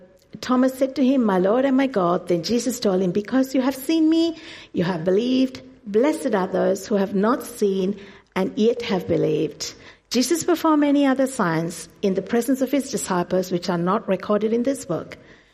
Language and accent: English; Sri Lanka; I grew up in Sri Lanka and in a Catholic family. I was raised a Catholic